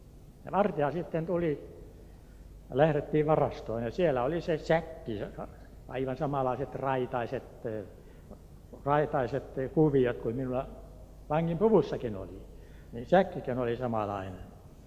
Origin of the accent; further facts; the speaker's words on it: Turku, Southwest Finland, Finland; Minä olen Turusta.